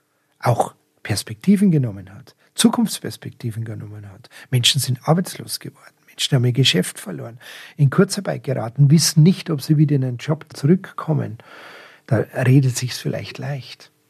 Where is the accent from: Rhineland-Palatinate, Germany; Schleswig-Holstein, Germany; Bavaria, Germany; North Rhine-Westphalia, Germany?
Bavaria, Germany; Munich; Ich bin ein Münchner Stadtkind.